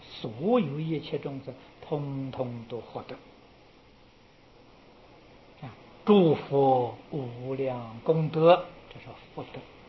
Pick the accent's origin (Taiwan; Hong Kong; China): Taiwan; 这一丈的房间大概我从我们台湾人看起来大概只有4个榻榻米